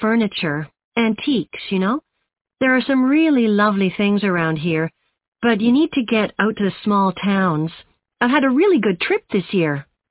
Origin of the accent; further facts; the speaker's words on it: Canada